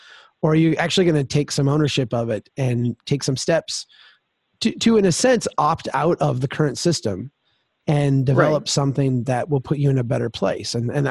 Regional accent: Minnesota, United States; So I'm a Minnesotan, and, you know, there's a little bit of a cultural gap there.

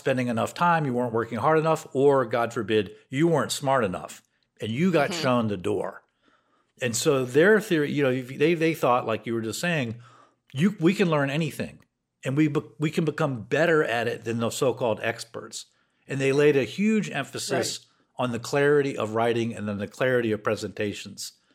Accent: Raleigh, North Carolina, United States; I grew up middle class in Raleigh, North Carolina.

